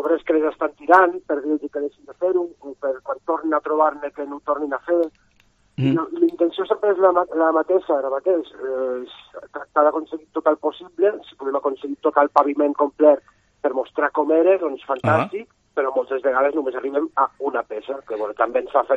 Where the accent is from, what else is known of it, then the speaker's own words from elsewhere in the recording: Andorra; moved away as an adult; now in Barcelona, Spain; Jo sóc andorrà, de fet.